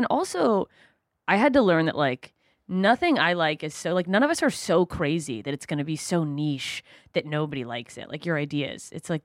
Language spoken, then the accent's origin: English; the South, United States; Dude, I grew up in the South.